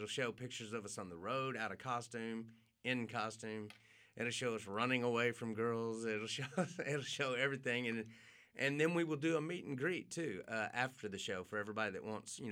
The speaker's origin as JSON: {"language": "English", "town": "Waco", "region": "Texas", "country": "United States", "said": "you know, especially if I'm from Waco."}